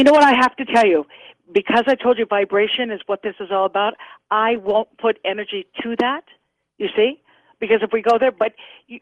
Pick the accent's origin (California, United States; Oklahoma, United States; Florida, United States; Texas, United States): California, United States; Seal Beach; born there; I was born in Seal Beach. That's my town.